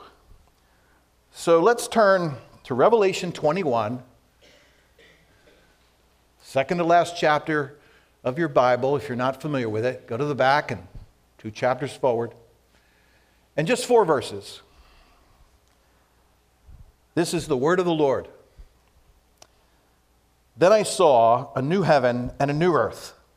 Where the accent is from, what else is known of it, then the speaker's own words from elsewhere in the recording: Media, Pennsylvania, United States; In fact, I was born and raised in Delaware County, Media to be precise.